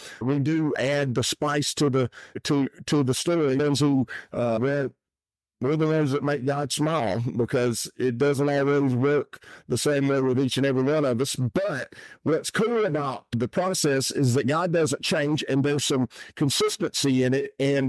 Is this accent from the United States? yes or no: yes; Alabama, United States; and I use cornbread because I'm from Alabama, and there's a certain way to make it.